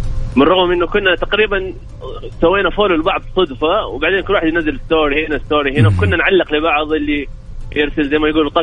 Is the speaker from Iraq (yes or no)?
no; Jeddah, Makkah Province, Saudi Arabia; وانا من جده.